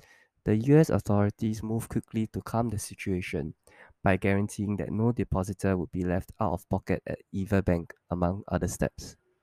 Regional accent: Singapore; Yeah, I'm a Singaporean boy.

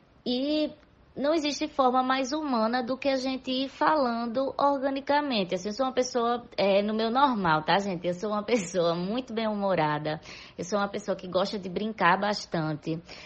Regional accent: Northeast Region, Brazil; Então eu pensei, poxa, eu posso trazer isso para minha terra.

